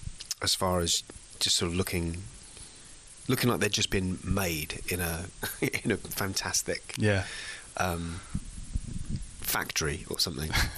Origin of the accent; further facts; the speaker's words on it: England, United Kingdom; for me, as an English person